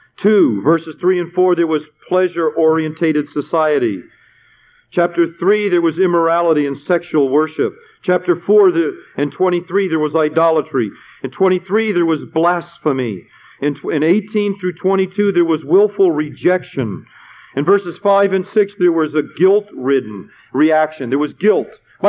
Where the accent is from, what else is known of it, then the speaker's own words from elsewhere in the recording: United States; Now, I'm an American. Don't get me wrong. I enjoy living in America.